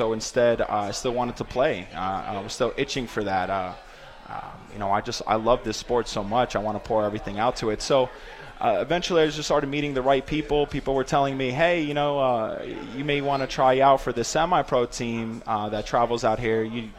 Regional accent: New Jersey, United States; So originally, I'm from the East Coast, New Jersey. I played football my whole life. My objective was to move out here, get in shape, and try to pursue football at the next level.

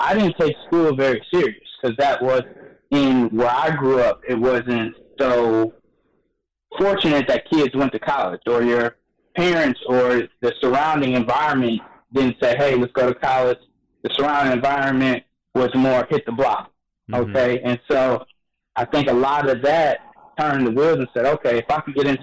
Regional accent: Indianapolis, Indiana, United States; I grew up in the Indianapolis, Indiana area, near downtown, around the Martin Luther King area, in the hood, predominantly.

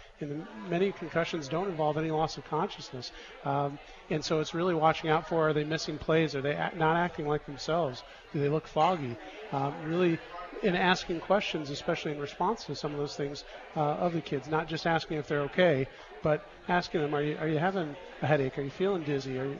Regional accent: Michigan, United States; So I'm from Michigan originally.

